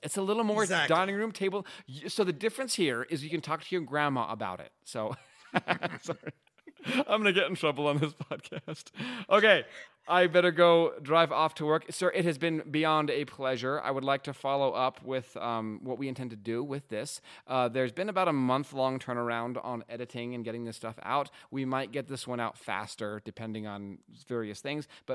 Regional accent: United States; And I'm sorry, I'm American.

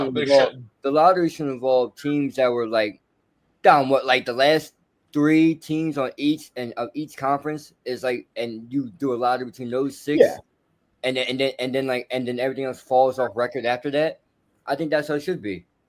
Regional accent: Edmonton, Alberta, Canada; Like, I'm from Edmonton. I'm tired of losing.

